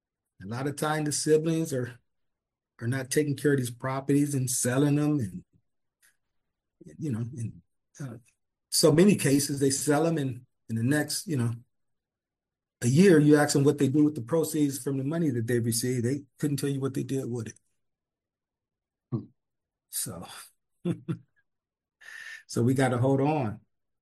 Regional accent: Compton, California, United States; Growing up in Compton, there was businesses.

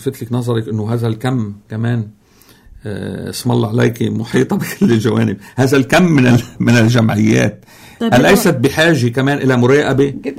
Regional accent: Lebanon

